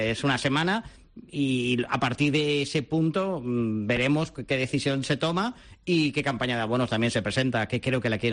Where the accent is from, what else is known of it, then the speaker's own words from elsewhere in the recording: Extremadura, Spain; porque somos extremeños, nos llevemos bien